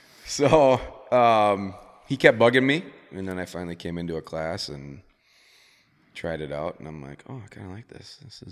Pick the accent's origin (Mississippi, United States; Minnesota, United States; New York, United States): Minnesota, United States; Monticello; So I grew up in Monticello. Wrestled there until 10th grade. 10th grade. My parents moved us over to a private school in Elk River. So went from there to Elk River.